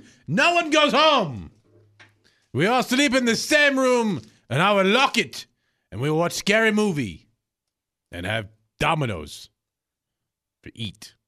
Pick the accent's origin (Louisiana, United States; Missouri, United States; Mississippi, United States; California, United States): Louisiana, United States; growing up in South Louisiana, that's like.